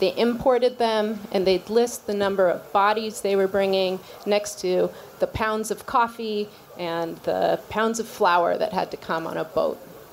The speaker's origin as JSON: {"language": "English", "region": "California", "country": "United States", "tie": "born or raised there", "said": "My parents met in California. They had me. I grew up in California. I say this because I am not so different from a lot of other Hawaiians in that I'm actually Hapa, and Hapa means mixed."}